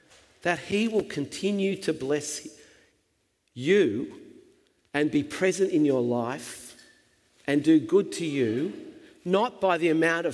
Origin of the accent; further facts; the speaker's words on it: Albury, New South Wales, Australia; I grew up in Albury and I went to Albury Primary School, Albury Public School.